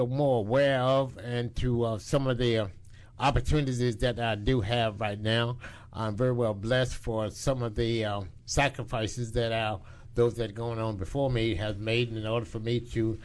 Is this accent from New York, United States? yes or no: no; Louisa, Virginia, United States; I grew up in Louisville, Virginia